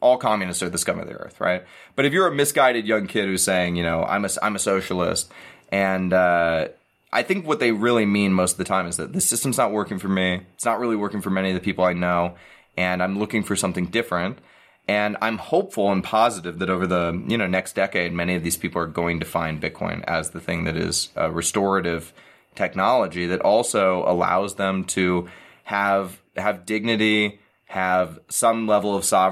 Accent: United States; It's hard for me not to because this is the only place I've ever lived, and I am uniquely American in that way.

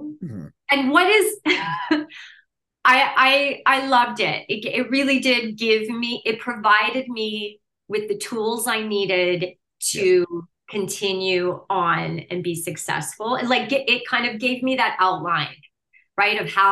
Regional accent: Moose Jaw, Saskatchewan, Canada; And I grew up in Moose Jaw, Saskatchewan, right? Middle of Canada, and a prairie girl.

